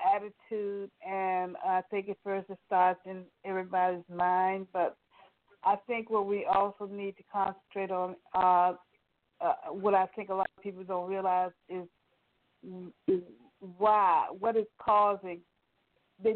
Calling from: Richmond, Virginia, United States; I'm calling from Richmond, Virginia, and I'm really enlightened by this conversation.

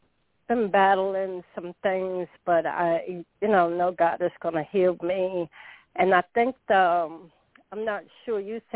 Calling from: North Carolina, United States; I'm from North Carolina.

